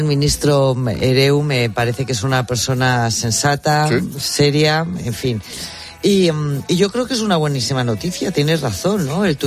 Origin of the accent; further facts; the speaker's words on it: Spain; somos los españoles